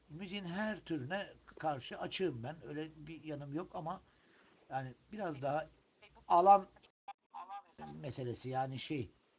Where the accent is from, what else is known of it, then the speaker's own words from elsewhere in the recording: Ağrı, Ağrı Province, Turkey; born there; Tabii 1968 yılında Ağrı'da doğdum. Aslen Trabzonluyum.